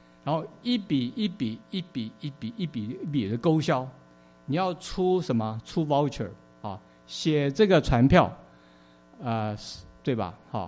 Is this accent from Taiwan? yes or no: yes; Taiwan; 因为我在台湾出生，我在台湾长大